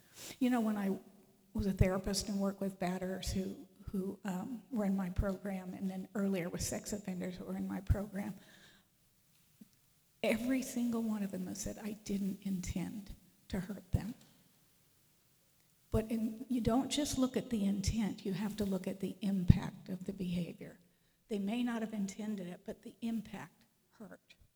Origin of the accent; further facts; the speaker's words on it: United States; born there; I was born in America.